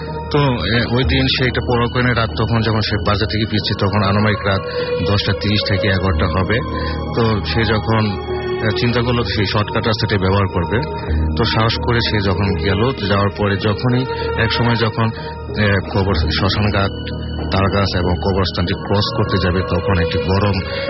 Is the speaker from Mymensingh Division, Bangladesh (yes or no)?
yes; Gouripur, Mymensingh Division, Bangladesh; আমি গরিপুর থেকে আসছি, মাইমেশিং গরিপুর থেকে আসছি।